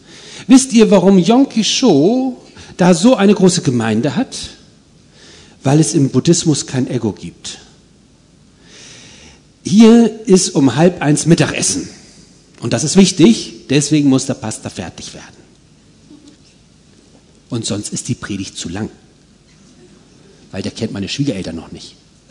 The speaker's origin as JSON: {"language": "German", "region": "Northern Germany", "country": "Germany", "accent": "northern German dialect", "said": "Ich spreche so einen Dialekt da, so einen nordischen."}